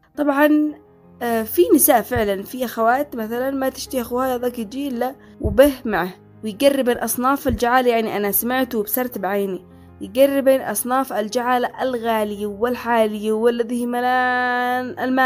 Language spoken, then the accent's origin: Arabic; Yemen; ما بيحصل له عندنا في اليمن